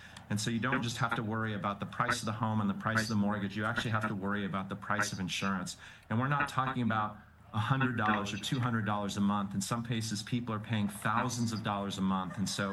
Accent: Washington, United States; people are going to come back to Oregon, California, and Washington, my home state.

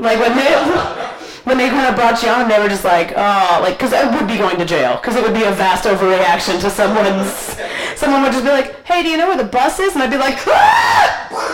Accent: United States; even though I'm American, I'm generally unarmed.

